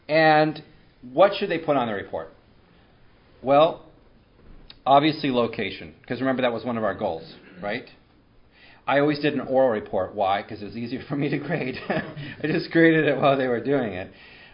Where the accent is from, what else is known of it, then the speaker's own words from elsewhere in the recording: United States; And she asked if I was Canadian. I said, no, I'm American.